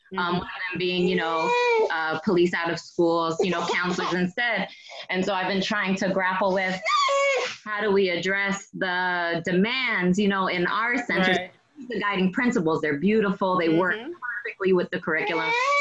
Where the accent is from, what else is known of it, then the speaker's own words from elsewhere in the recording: Washington, District of Columbia, United States; I'm from Washington, D.C.